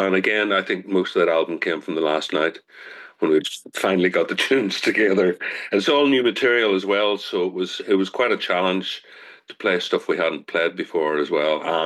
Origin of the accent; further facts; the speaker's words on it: Northern Ireland, United Kingdom; accent: Tyrone; He's actually from the same part of Tyrone as I'm from. So it's nice. I've kind of lost my thick Tyrone accent, so it's nice to hear a bit of the way I should really be talking.